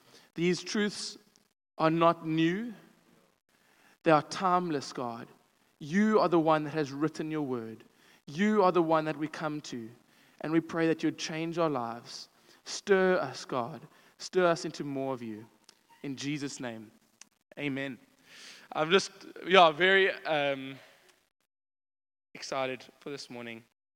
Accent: Port Elizabeth, Eastern Cape, South Africa; I'm from Port Elizabeth.

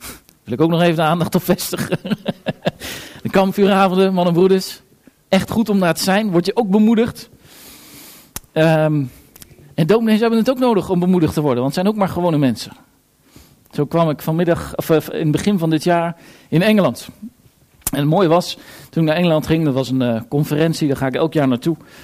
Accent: Winschoten, Groningen, Netherlands; Ik kom uit Nederland. Ja, Winschoten heb ik maar niet gezegd, want daar weet niemand waar dat ligt.

